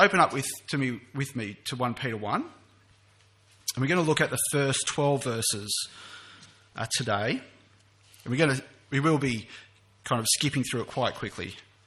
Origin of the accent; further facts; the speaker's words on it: Sydney, New South Wales, Australia; I'm an Australian from Sydney.